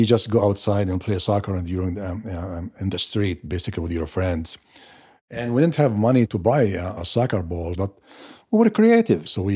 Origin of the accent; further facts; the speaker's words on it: Maghazi, Gaza Strip, Palestine; I lived my first 28 years in Gaza, or to be precise, in a refugee camp called Maghazi.